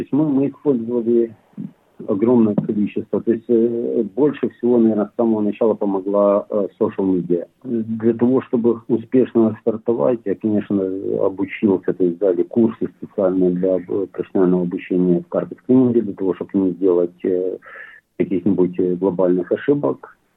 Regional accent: Bila Tserkva, Kyiv Oblast, Ukraine; now in Australia; Мы с Украины. Очень такой город, он сам по себе небольшой, но очень красивый, белая церковь.

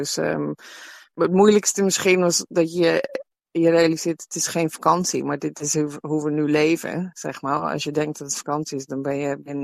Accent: Netherlands; moved away as an adult; Want ik kom dus uit Nederland en mijn partner komt uit Ierland.

